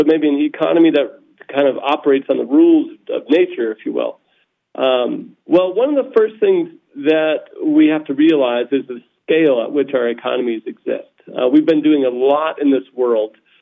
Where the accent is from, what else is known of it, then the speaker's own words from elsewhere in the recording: South San Francisco, California, United States; I grew up in South San Francisco